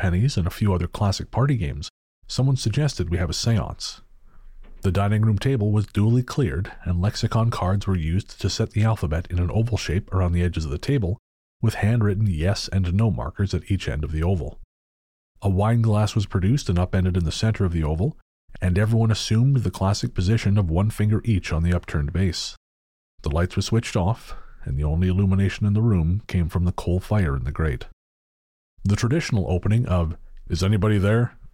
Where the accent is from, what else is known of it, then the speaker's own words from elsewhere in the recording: Leicester, East Midlands, United Kingdom; When I was a young boy growing up in Leicester in the 1960s, every Christmas at least two of the five siblings hosted parties for all the extended family and friends